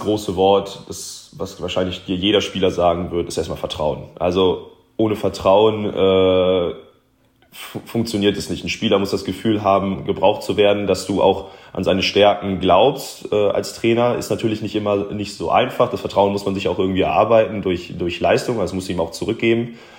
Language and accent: German; Wermelskirchen, North Rhine-Westphalia, Germany; born there; als gebürtiger Wermelskirchner, also das Bergische Land ist mir nicht ganz fremd